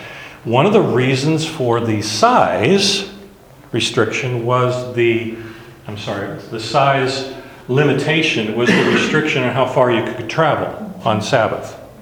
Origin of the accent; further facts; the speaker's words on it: Honolulu, Hawaii, United States; Now, I grew up in Honolulu, went to high school in Honolulu, and there was the Filipino area, the Samoan area, the Tongan area.